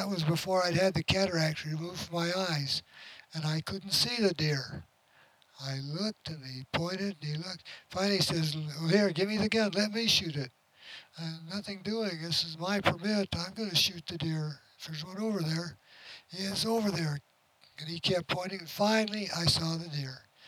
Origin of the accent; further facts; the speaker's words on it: Sandy, Utah, United States; Gibby was from Springville, Harold was from Salt Lake, and I was from Sandy.